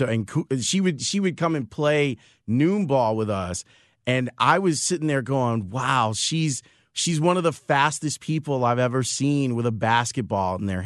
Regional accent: Chicago, Illinois, United States; And I grew up on the South Side in Roseland, and I remember what it was like the day he died.

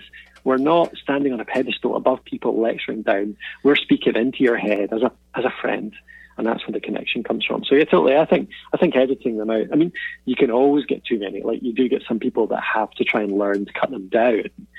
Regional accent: Scotland, United Kingdom; accent: Scottish; I've certainly learned to moderate my accent a little bit if I know that it's going to an international audience. And I don't have a strong Scottish accent by any means.

